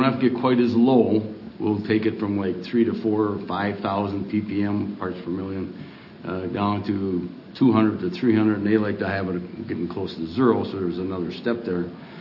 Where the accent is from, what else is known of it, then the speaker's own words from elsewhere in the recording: Wisconsin, United States; I was born and raised in Wisconsin, but I hate to tell you, that's what happens.